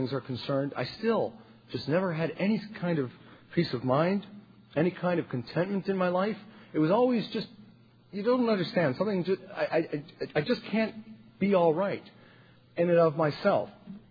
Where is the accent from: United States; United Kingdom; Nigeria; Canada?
Canada; Toronto, Ontario; I was born here in Toronto in the West End and grew up into, I guess you would call it, an upper middle class home in the West End of Toronto.